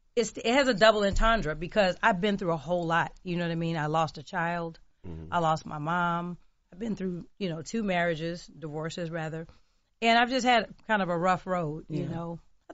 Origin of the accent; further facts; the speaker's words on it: California, United States; I'm from California. I had not.